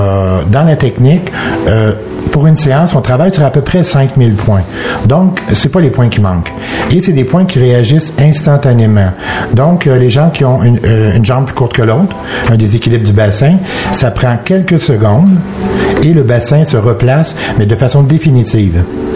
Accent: Montreal, Quebec, Canada; now in Belgium; Oui, je viens du Québec plus précisément. OK? Je viens du Québec, oui.

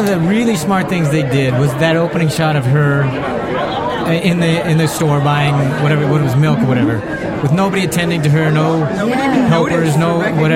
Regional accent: United States; so as an American, I obviously was aware of her.

